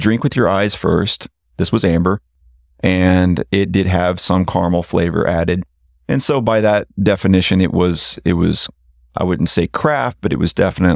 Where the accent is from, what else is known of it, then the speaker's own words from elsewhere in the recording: Oklahoma, United States; And remember, I'm from Oklahoma. This is probably the last state to see anything craft.